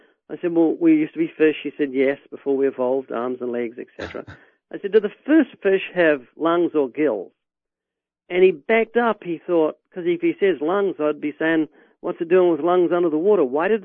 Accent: New Zealand; I'm from New Zealand. I live down under. And for a New Zealander, the direction you're pointing isn't up, it's down.

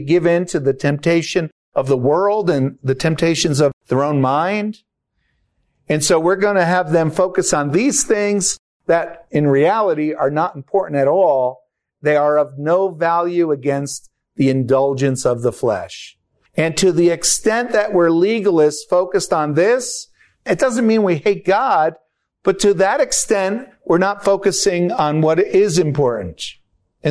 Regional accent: Prospect Park, New Jersey, United States; I grew up in Prospect Park, New Jersey. They had their blue laws, and businesses had to be closed on Sunday.

